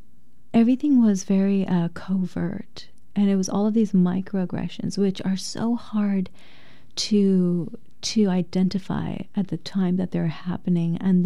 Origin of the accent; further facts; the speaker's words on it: Thailand; moved away as an adult; also born or lived in Bangladesh; now in United States; I was born in Bangladesh, then raised in Thailand, and then I moved to New York when I was 18